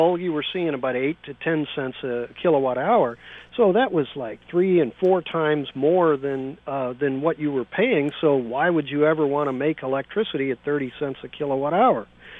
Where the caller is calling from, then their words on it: San Francisco, California, United States; I'm calling you from San Francisco